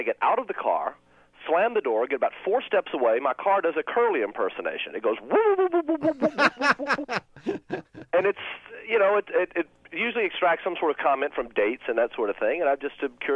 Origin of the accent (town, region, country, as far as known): Memphis, Tennessee, United States